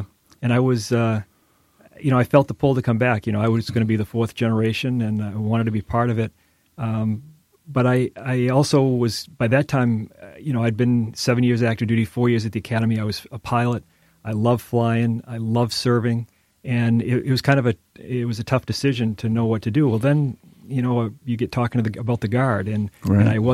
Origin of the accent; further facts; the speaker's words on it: Brewer, Maine, United States; Sure. I grew up in Brewer and went to Brewer High School